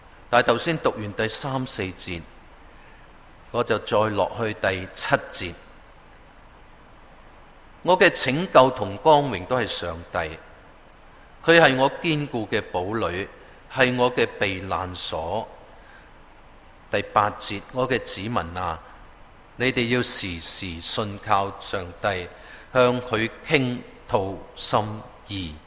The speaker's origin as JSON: {"language": "Cantonese", "region": "Guangdong", "country": "China", "accent": "Cantonese", "said": "我们广东话有一度说倾心吐意"}